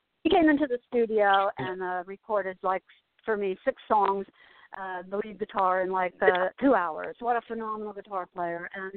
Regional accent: Asbury Park, New Jersey, United States; I'm from Asbury Park

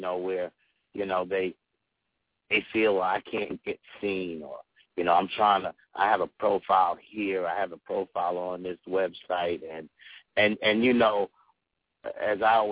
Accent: Brooklyn, New York, United States; now in North Carolina, United States; It's same thing with me being in North Carolina, you know, and I'm from Brooklyn.

